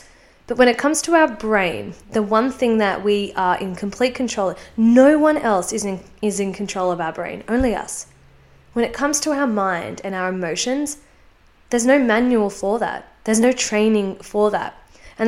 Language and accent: English; United States; Unfortunately, I'm from the United States. I live in California